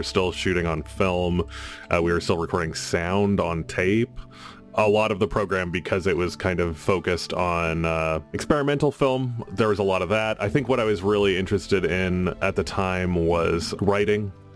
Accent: Edmonton, Alberta, Canada; I grew up in Edmonton.

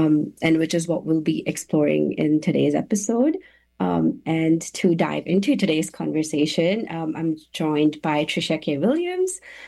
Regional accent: India; now in Canada; I'm from India and I finished my degree here at Simon Fraser University in December 23

